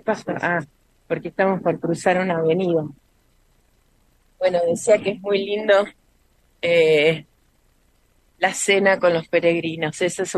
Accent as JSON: {"language": "Spanish", "country": "Argentina", "said": "les llama mucho la atención cuando decimos que somos de Argentina"}